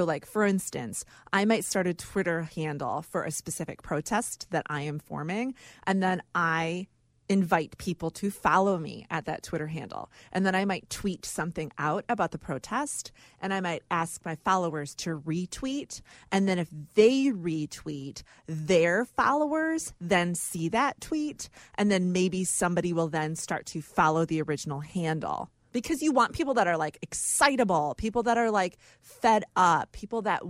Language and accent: English; Winnetka, Illinois, United States; I feel like growing up in Winnetka, I was exposed to a lot.